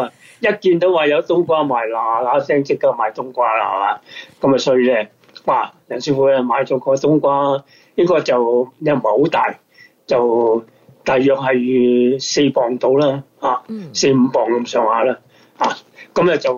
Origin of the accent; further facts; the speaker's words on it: Hong Kong; 我系香港人